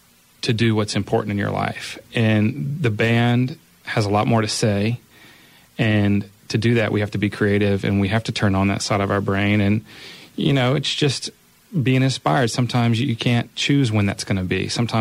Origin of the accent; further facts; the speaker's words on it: Lafayette, Louisiana, United States; now in Abbeville, United States; You know, I was born and raised in Lafayette, but I live in Abbeville, and you know, I moved to that town.